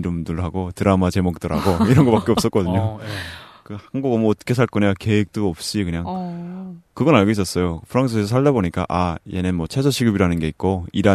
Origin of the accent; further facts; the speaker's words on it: North Korea; now in South Korea; 아 진짜 북한에서 왔다는 이유로 혜택을 많이 받는구나